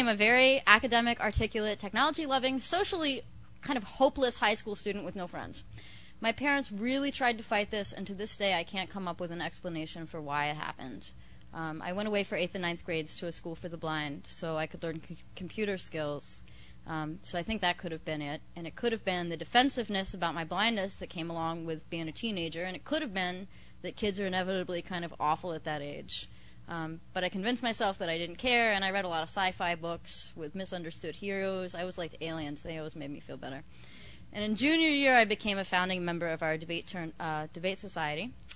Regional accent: Virginia, United States; I am originally from Virginia, and I came here a year and a half ago, and I'm really enjoying it.

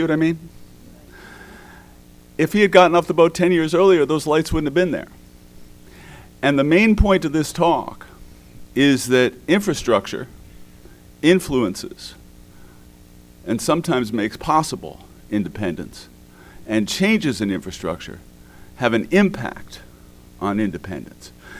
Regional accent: New York City, New York, United States; You know, when I grew up in New York City, and at that time everything just changed

